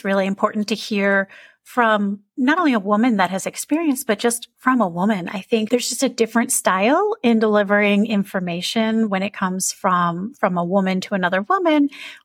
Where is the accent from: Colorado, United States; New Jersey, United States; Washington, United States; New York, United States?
New Jersey, United States; I'm from New Jersey. Nancy's currently in New Jersey, so I love that right off the bat.